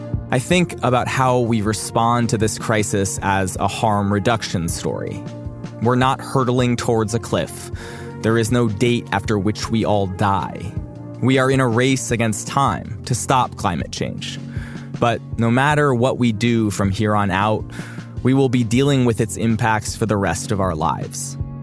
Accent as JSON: {"language": "English", "town": "Montpelier", "region": "Vermont", "country": "United States", "tie": "born or raised there", "said": "In reporting this story about my hometown, I talked to people who moved to Montpelier in part because of climate change."}